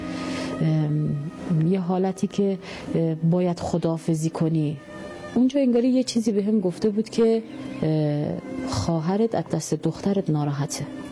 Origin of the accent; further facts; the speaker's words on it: Mashhad, Razavi Khorasan, Iran; 38 سالمه، اهل مشهدم